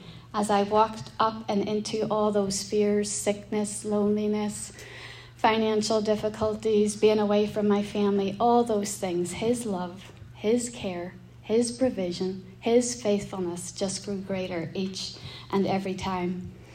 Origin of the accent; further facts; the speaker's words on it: Northern Ireland, United Kingdom; now in United States; So I'm from Northern Ireland, but I am now an American citizen. And so I grew up in Northern Ireland in a Christian home, and saved at 11